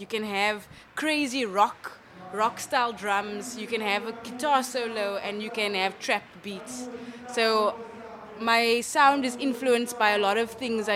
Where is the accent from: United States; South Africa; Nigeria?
South Africa; I come from South Africa and South Africa just came out of apartheid.